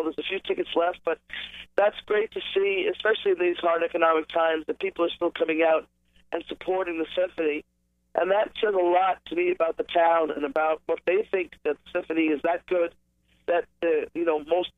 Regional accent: Bronx, New York, United States; You know, I grew up in the Bronx, and you have to forgive me because I have a bit of a cold here. But I grew up in the Bronx, and I was Irish music was a part of every function.

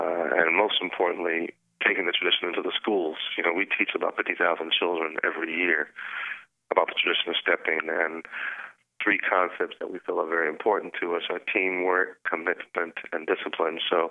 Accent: Houston, Texas, United States; born or raised there

